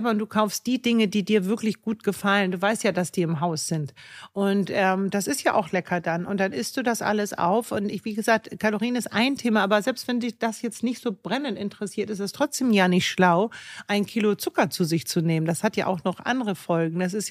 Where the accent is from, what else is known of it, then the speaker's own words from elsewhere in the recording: Hamburg, Germany; ich komme ja aus Hamburg